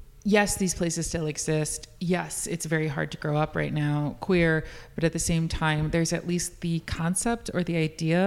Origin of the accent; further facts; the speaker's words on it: New York, United States; And I'm born and raised in New York.